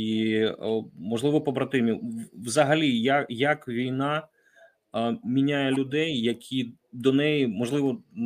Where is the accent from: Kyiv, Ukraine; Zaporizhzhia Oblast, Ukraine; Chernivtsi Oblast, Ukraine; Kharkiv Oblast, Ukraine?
Zaporizhzhia Oblast, Ukraine; Zaporizhzhia; Я теж з Запоріжжя.